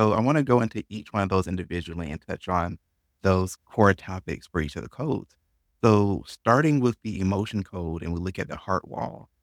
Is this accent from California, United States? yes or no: no; Georgia, United States; I'm from Georgia originally.